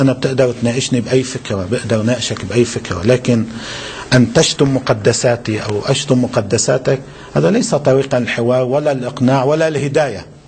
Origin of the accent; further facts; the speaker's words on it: Lebanon; حتى عندنا بلبنان